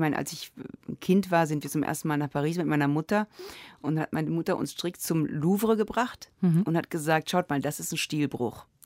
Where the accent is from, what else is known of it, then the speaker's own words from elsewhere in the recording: Rome, Lazio, Italy; ich bin ja in Rom aufgewachsen